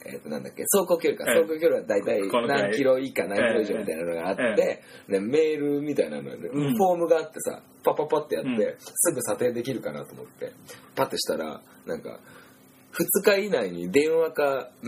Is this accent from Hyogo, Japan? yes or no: no; Niigata, Japan; 地元の新潟の、